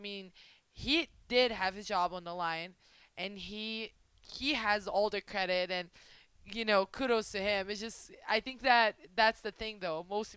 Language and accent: English; Brazil; English is a second language; because I'm from Brazil